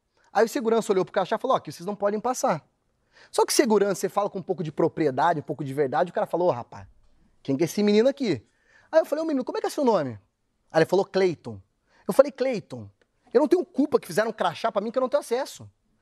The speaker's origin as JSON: {"language": "Portuguese", "town": "Curitiba", "region": "Paraná", "country": "Brazil", "moved": "as an adult", "lives_now": "Rio de Janeiro, Brazil", "said": "Sou de Curitiba, em 2010 vim morar no Rio de Janeiro, né?"}